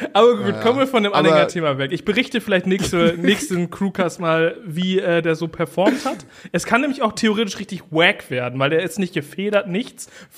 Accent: Lower Saxony, Germany; so als Ostfriese noch nicht auf jeder ostfriesischen Insel gewesen zu sein, ist auch irgendwie peinlich, ne?

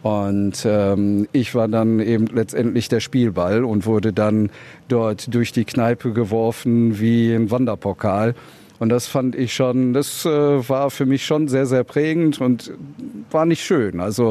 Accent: Zandvoort, North Holland, Netherlands; Dadurch bin ich dann in die Position gekommen, große Teile meiner Kindheit eben in Zandvoort, in den Niederlanden groß zu werden. Hatte dann dort eine Pflegefamilie

